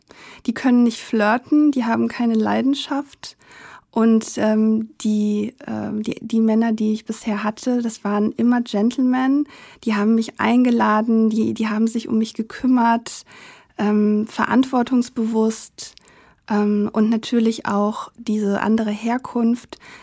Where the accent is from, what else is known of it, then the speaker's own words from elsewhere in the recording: Hesse, Germany; ich bin in einem Dorf aufgewachsen in Hessen und da gab es so ein paar Türken, Russen, aber da gab es nicht viele Ausländer in meiner Kindheit.